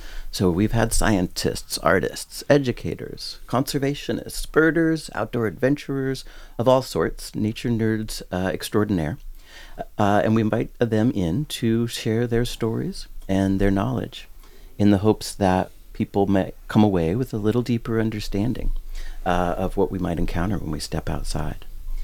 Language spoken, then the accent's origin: English; West Coast, United States; I'm from the West Coast.